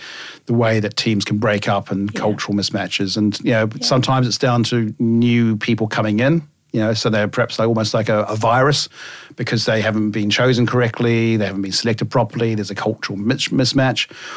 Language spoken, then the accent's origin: English; New Zealand; Being a Kiwi